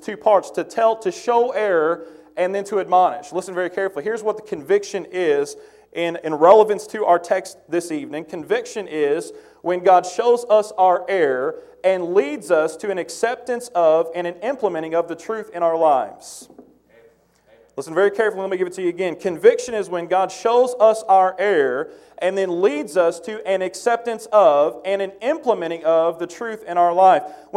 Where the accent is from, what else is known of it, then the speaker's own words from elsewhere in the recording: Kentucky, United States; I'm going to butcher this because I'm from Kentucky, all right?